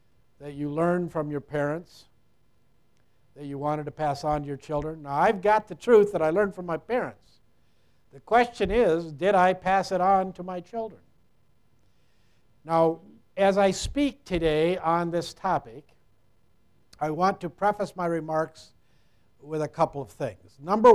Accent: Waterloo, Iowa, United States; I come from Waterloo, Iowa. That's about 90 miles east of Dubuque. It's a good place to be from some days. It's not where we made our home most of our life, but that's where we have located recently.

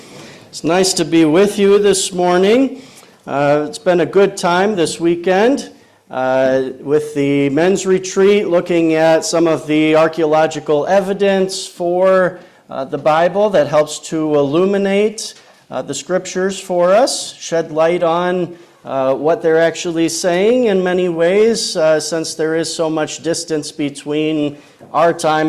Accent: Wisconsin, United States; born there; And I was born near the Lake Geneva area, so lots of connections to this area.

